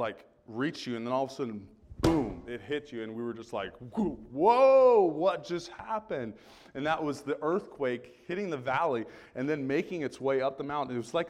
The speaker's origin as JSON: {"language": "English", "region": "California", "country": "United States", "tie": "born or raised there", "said": "I grew up in Southern California."}